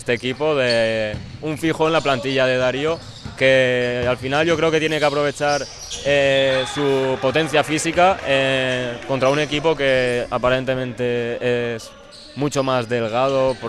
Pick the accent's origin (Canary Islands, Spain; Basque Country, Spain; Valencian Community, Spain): Valencian Community, Spain; tota pedra fa marge, se dice en mi pueblo, en valenciano.